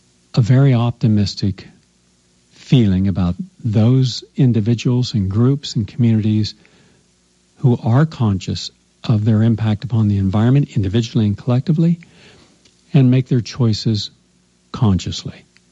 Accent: West Virginia, United States; because DuPont was only a few miles from my hometown, and the air stunk constantly because of that.

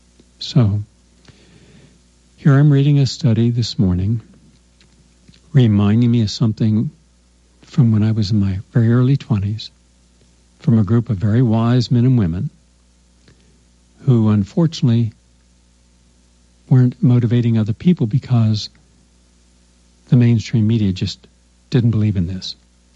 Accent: Ohio Valley, United States; I mean, 60 was old where I grew up. Mind you, I'm growing up in the Ohio Valley, one of the most polluted areas in America.

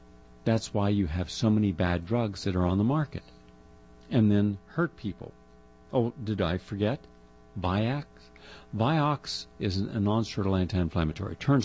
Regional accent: West Virginia, United States; I'm from West Virginia. You know, if you do enough bad stuff, you're going to get called out on it.

